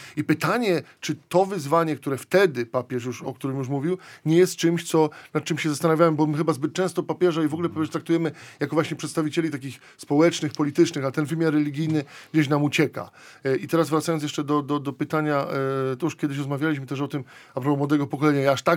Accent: Tarnów, Lesser Poland, Poland; kiedy papież przyjeżdża do Tarnowa, to jest moje rodzinne miasto

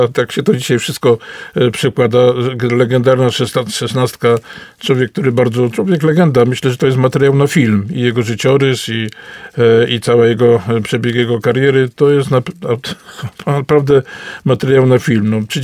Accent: Myślenice, Lesser Poland, Poland; To jest moje rodzinne miasto, Myślenice

